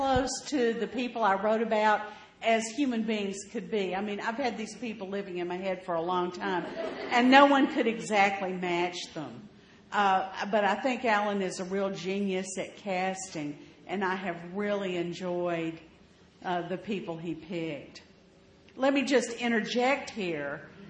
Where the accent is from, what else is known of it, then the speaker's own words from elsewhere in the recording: Mississippi, United States; now in Arkansas, United States; I'm actually from Mississippi, but I do live in Arkansas.